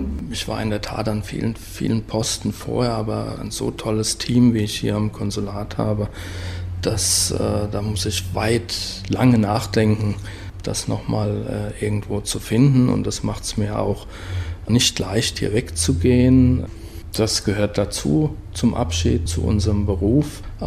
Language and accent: German; Mainz, Rhineland-Palatinate, Germany; Ich komme aus Mainz